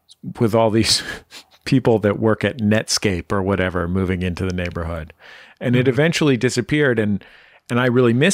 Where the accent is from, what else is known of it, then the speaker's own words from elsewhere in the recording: San Francisco, California, United States; There was a place near where I grew up in San Francisco that was called Palace Meats.